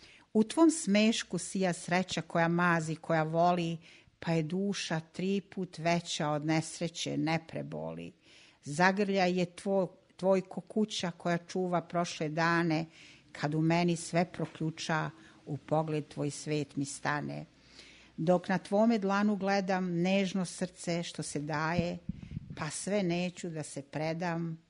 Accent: Kozarska Dubica, Republika Srpska, Bosnia & Herzegovina; also born or lived in Banja Luka; Ja sam Hercegovka poreklom, ali su me roditelji doneli kad sam imala nekih 14 meseci u Bosansku Dubicu, sadašnju Kozarsku Dubicu. Tamo sam išla u osnovnu školu, u gimnaziju, a u Banja Luci sam završila pedagošku akademiju.

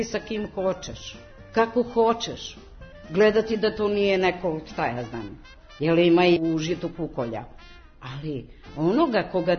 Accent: Obrenovac, City of Belgrade, Serbia; Inače, ja sam iz Obrenovca, stanujem sa sinom.

